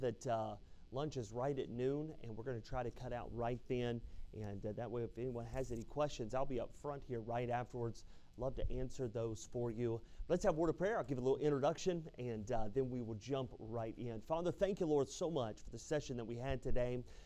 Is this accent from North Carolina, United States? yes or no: yes; North Carolina, United States; also born or lived in Alabama, United States / West Virginia, United States; now in California, United States; Spent the majority of my life growing up in North Carolina and Alabama. I pastored for the last 10 years in the state of West Virginia